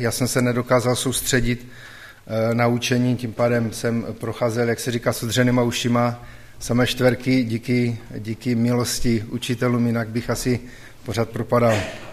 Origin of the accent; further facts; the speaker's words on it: Karviná, Moravian-Silesian Region, Czechia; also born or lived in Dobruška; vyrůstal jsem v Karvine, narodil jsem se do dělnické rodiny, nevěřící. Bylo to v roce 1969. Můj otec pracoval jako horník